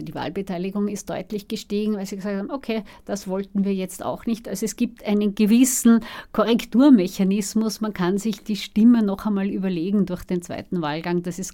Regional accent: Austria; Und so einen klaren Machtwechsel gibt es bei uns in Österreich deswegen sehr wenig

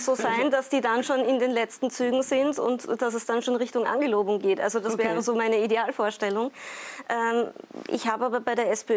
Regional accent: Salzburg, Austria; born there; ich bin gebürtige Salzburgerin

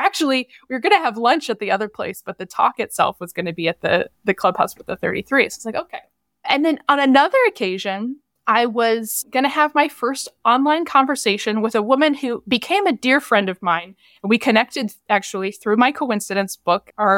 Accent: Virginia, United States; there was a job that was in my area of specialty that was in my home state of Virginia and my favorite area of the state in the mountains of Virginia.

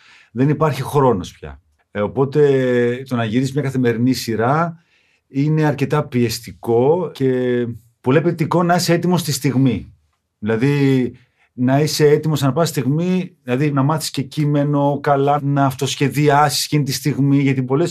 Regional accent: Corfu, Ionian Islands, Greece; Καταγωγή Κέρκυρα και Ιταλία.

